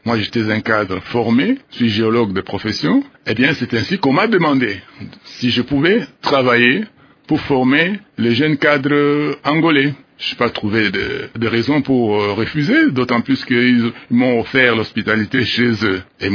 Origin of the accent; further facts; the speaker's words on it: Lubumbashi, Haut-Katanga, DR Congo; Oui, j'ai grandi à Lubumbashi. J'ai fait mes études primaires à l'école officielle de la Katouba 2. J'ai fait mes études secondaires à l'Athénée de Katouba.